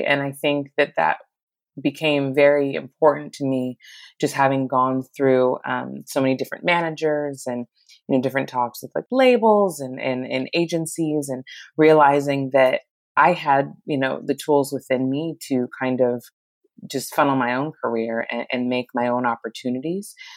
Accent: Santa Barbara, California, United States; now in Los Angeles, United States; I'm originally from Santa Barbara, California, and I currently live in Los Angeles, like I said.

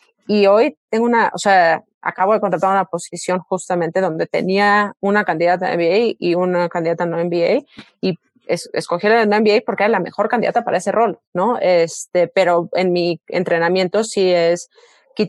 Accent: Mexico; moved away; Y salí fuera de México, o sea, siempre digo, me tuve que salir para poder sentirme segura

